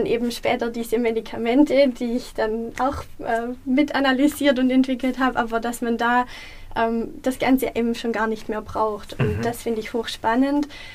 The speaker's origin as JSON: {"language": "German", "town": "Abtsgmünd", "region": "Baden-Württemberg", "country": "Germany", "said": "Also ich komme aus Abtsgmünd, das ist in der Nähe von Aalen, eine kleine Gemeinde. Habe in Stuttgart, in Hohenheim, an der Uni Hohenheim Ernährungswissenschaften studiert"}